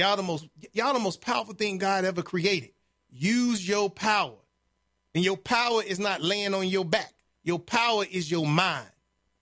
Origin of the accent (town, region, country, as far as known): Chicago, Illinois, United States; born or raised there